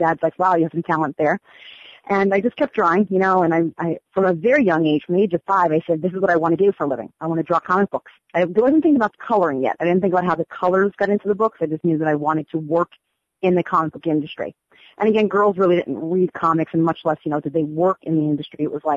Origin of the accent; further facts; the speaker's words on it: New York City, New York, United States; growing up in New York, I had, I was very lucky because, you know, the big two at the time